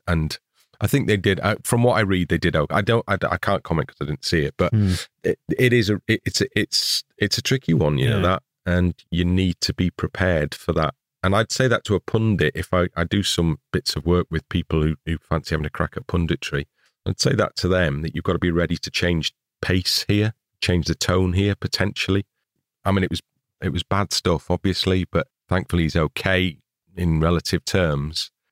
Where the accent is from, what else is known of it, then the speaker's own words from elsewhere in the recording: Wales, United Kingdom; also born or lived in Liverpool, England; I was born in England. I was born in Liverpool. I lived in England for the first 9 years of my life, and then I moved to Wales. And my mum's Welsh and a Welsh speaker and all the rest of it.